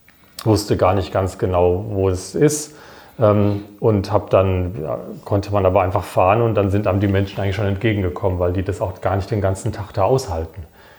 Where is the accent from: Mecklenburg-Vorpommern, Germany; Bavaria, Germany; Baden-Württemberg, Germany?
Baden-Württemberg, Germany; Wiesloch; weil meine Heimatstadt Wiesloch, die hat auch genauso viele Einwohner etwa